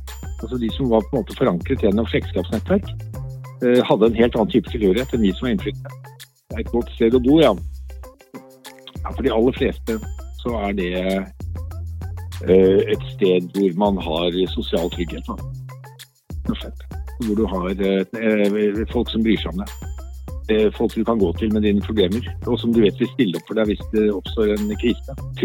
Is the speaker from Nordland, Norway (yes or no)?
no; Nøtterøy, Vestfold, Norway; also born or lived in Tønsberg; jeg født i Oslo, så jeg oppvokst i Tønsberg. Og så flyttet jeg til Oslo igjen for å studere. Jeg tror jeg må si at jeg kom fra Nøtterøy. For det der jeg hadde barndommen min, selv om jeg var 6 år da vi flyttet til.